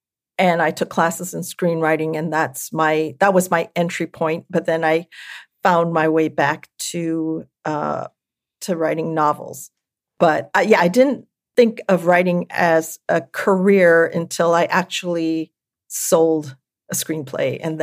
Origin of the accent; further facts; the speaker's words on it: Hawaii, United States; also born or lived in Missouri / California; I was born in Missouri. I don't remember anything about Missouri because when I was still a toddler, we moved to Hawaii. And I spent 10 years in Hawaii, so that's what I remember growing up.